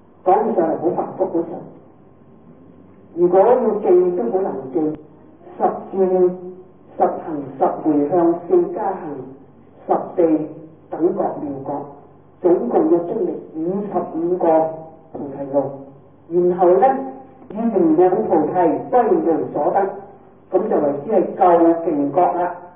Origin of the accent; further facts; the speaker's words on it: China; 但係因為我哋中國人咧就喜歡精簡